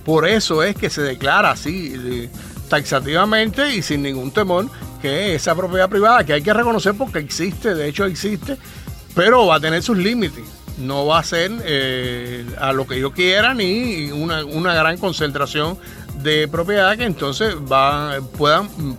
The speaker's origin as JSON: {"language": "Spanish", "country": "Cuba", "said": "Yo creo que lo importante es eso, que todos somos cubanos."}